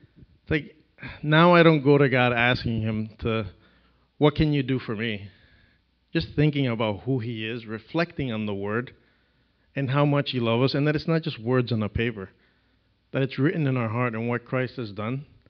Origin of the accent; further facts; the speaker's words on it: Puerto Rico; also born or lived in New York; But the interesting part is I'm Puerto Rican. I was born in New York. My parents kept me there. They were there for 3 years. Family started moving back to Puerto Rico.